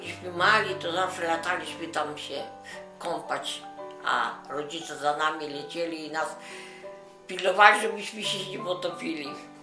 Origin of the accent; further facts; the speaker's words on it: Stowbtsy, Minsk Region, Belarus; Urodziłam się w 1928 roku, 28 sierpnia, miasto Stulpce. To jest powiatowe miasto, duże miasto.